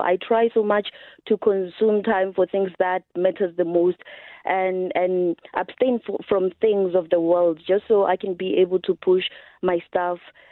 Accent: Hammanskraal, Gauteng, South Africa; born there; I was born in Hammanskraal.

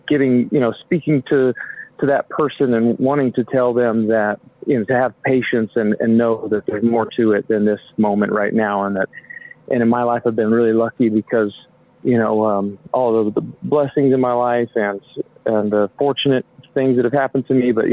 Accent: Nephi, Utah, United States; also born or lived in Henderson; I was born out in Henderson, but then my parents relocated to right in the middle of Utah in this country town called Nephi.

